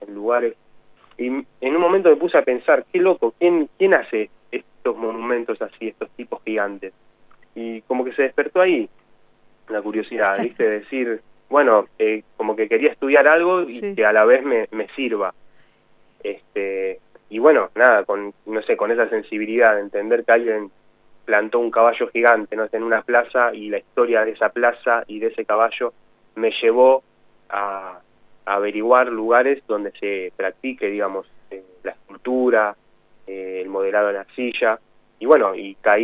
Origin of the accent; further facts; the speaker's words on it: Luis Guillón, Buenos Aires Province, Argentina; Yo soy de Luis Guillón, es partido de Esteban Echeverría